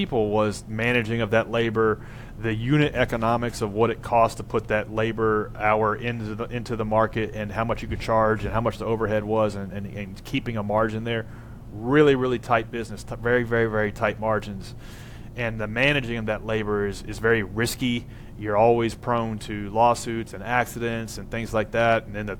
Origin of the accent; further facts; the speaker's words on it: Tennessee, United States; And I'm from Tennessee.